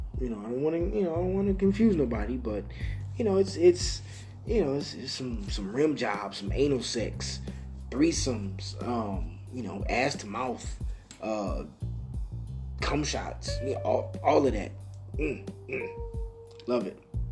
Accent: Detroit, Michigan, United States; So I'm from Detroit, and people that, you know, if you're from Detroit or you've been to Detroit

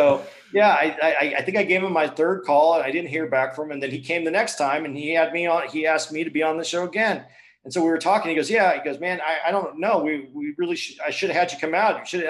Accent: Tucson, Arizona, United States; I grew up in Tucson. I'm actually Mexican and Jewish. So I have, I grew up by the Air Force base.

